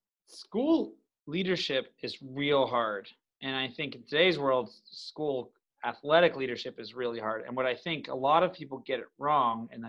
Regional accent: Pittsburgh, Pennsylvania, United States; I'm from Pittsburgh, so like, I'm a big Lynn Swann fan.

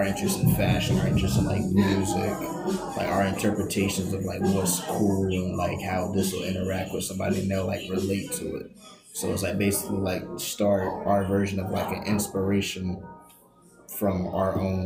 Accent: Trenton, New Jersey, United States; also born or lived in Roebling; I'm from Trenton. I grew up in Trenton. I grew up in Roebling a little bit. Finished high school.

